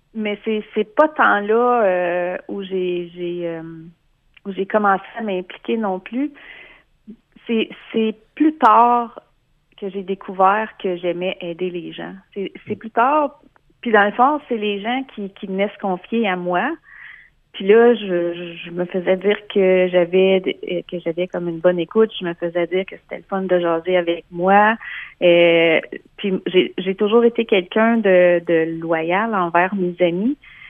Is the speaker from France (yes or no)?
no; Déléage, Quebec, Canada; Non, je viens d'ici. En fait, je viens de Déléage, là, mais c'est tout près. Là, je viens d'ici, oui.